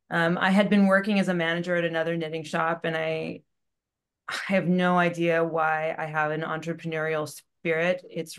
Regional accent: Encino, California, United States; Yeah, I grew up in the Valley. I grew up in the Shallow Valley, Encino, Sherman Oaks.

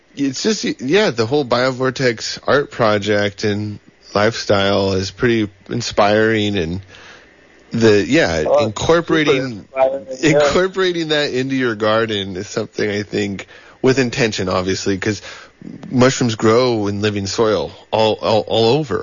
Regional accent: California, United States; I grew up in El Dorado County, so like gold country

